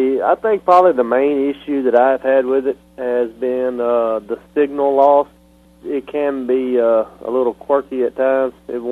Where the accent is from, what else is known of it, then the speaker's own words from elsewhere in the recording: Halls, Tennessee, United States; I'm from Halls, Tennessee.